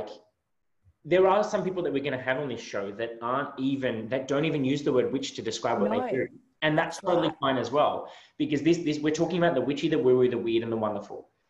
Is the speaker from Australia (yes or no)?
yes; Adelaide, South Australia, Australia; I'm from Adelaide. Both Aussies